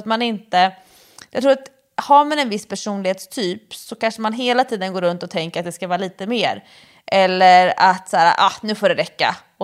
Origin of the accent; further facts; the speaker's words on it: Stockholm, Stockholm County, Sweden; som stockholmare tycker man ju bara, det är liksom exotiskt.